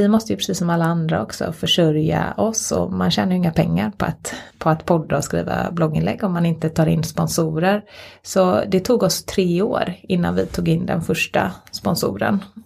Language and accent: Swedish; Sweden; Vi är ju ändå svenskar.